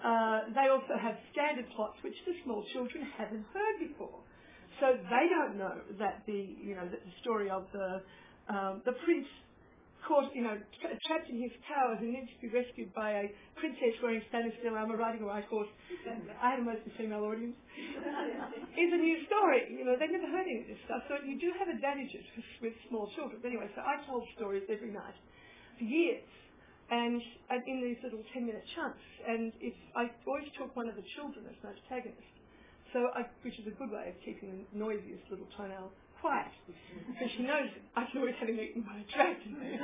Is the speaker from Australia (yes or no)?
yes; Footscray, Victoria, Australia; I come from Footscray, and we always knew there that no one is going to help us but ourselves.